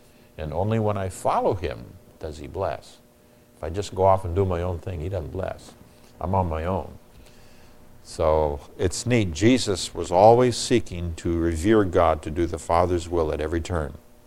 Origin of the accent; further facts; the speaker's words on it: Nigeria; When I was growing up in Nigeria, West Africa